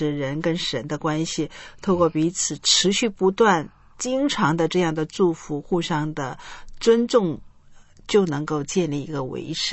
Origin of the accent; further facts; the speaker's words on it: China; 因为我发现我们中国人呢、刚才邱博士你教导我们